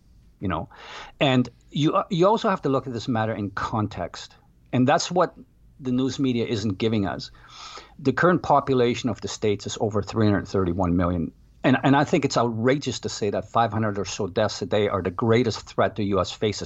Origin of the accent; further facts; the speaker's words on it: Canada; I'm from Canada, and this is an embarrassing situation down here.